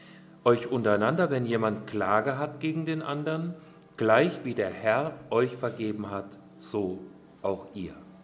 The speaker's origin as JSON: {"language": "German", "region": "Hesse", "country": "Germany", "tie": "born or raised there", "said": "Ich komme aus Nordhessen, aus einem ganz schlichten Handwerker- und Nebenerwerbsbauernhaushalt."}